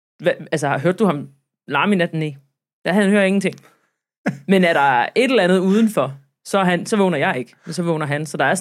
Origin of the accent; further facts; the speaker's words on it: Sweden; jeg blev drillet en del, og jeg var svensker